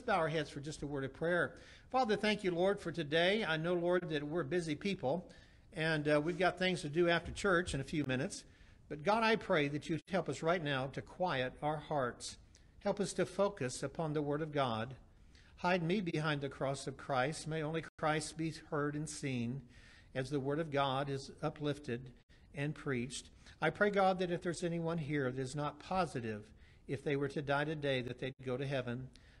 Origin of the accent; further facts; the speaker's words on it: Kansas, United States; I was born and raised in Kansas, and my daddy was a Baptist preacher